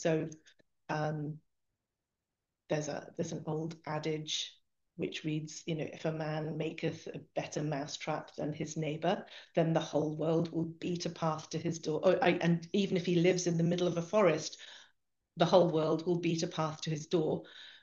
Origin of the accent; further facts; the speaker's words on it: Wales, United Kingdom; I'm Welsh, I'm from North Wales. I moved back to Llandudno in North Wales to work in the main exhibition space in North Wales